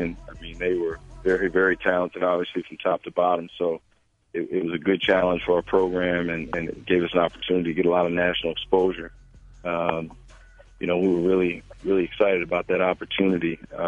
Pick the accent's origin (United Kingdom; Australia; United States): United States; Twin Cities, Minnesota; I mean, I'm from the Twin Cities.